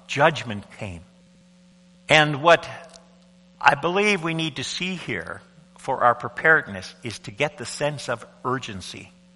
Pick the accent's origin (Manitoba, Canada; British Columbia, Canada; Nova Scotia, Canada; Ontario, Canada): Nova Scotia, Canada; Cape Breton; I was raised in Cape Breton, Nova Scotia, which is the true island.